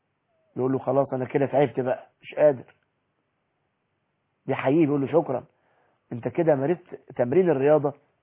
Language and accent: Arabic; Egypt; عكس هنا في جنينة الحيوانات عندنا في مصر احنا بنتفرج على الحيوانات وهي في القفص